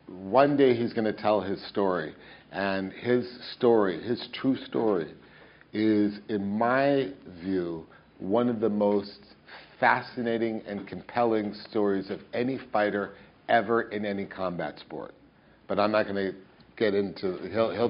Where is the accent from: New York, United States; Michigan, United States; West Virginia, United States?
New York, United States; New York City; Maybe because I was raised in New York City, which is this melting pot